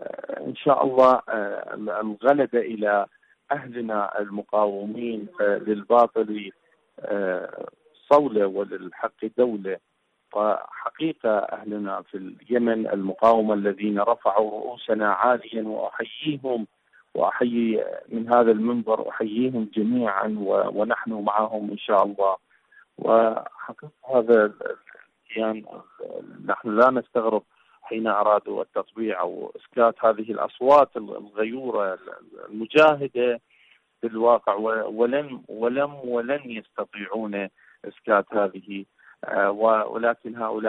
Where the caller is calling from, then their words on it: Iraq; من العراق.